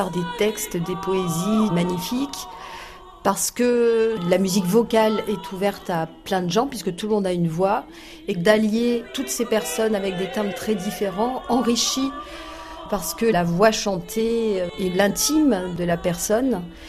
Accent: Ajaccio, Corsica, France; Quand j'étais petite, j'habitais en Corse, à Ajaccio

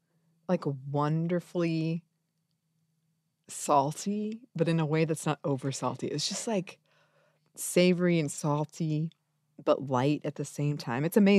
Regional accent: Atlanta, Georgia, United States; like if I'm going to a restaurant that is not in Atlanta, I'm usually like, okay, I'll try something different.

